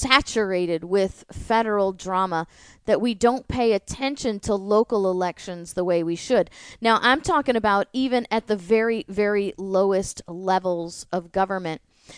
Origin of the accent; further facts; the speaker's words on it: St. Louis, Missouri, United States; My parents, I grew up in St. Louis, and Missouri actually has had a couple dead people on the Democrat ticket run for office.